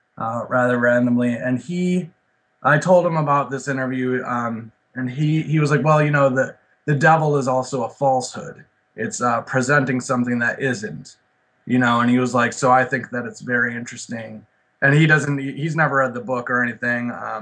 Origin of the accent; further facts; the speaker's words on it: Chicago, Illinois, United States; And we're from Chicago, of course, so we spent some time in Jackson Park